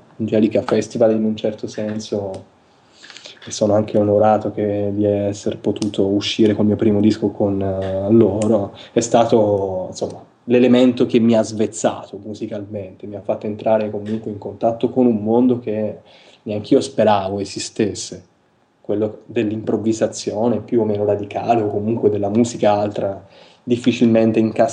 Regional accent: Ascoli Piceno, Marche, Italy; moved away as an adult; now in Bologna, Italy; quello da cui vengo, che è il Piceno. Sono di Ascoli, ho vissuto lì tutta la mia infanzia e la mia giovinezza. Nel 98 mi sono trasferito appunto a Bologna

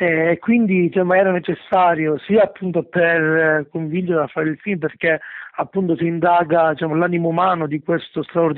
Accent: Enna, Sicily, Italy; io sono di Enna, che è una piccola cittadina al centro della Sicilia. Uno può immaginare, bello Sicilia, il sole, il mare, no, in realtà io vivo in una montagna, sembrano le Alpi, per cui c'è nebbia, neve

